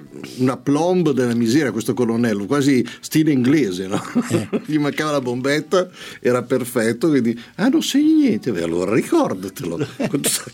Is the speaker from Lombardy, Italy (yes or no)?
yes; Milan, Lombardy, Italy; sono cresciuto a Milano, quindi avevamo tutta città